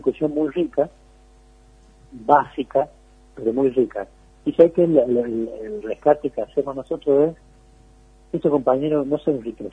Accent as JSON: {"language": "Spanish", "region": "Córdoba", "country": "Argentina", "said": "yo creo que va a sacar más votos de lo que me gustaría, porque soy cordobés y me gustaría que Córdoba sea distinta"}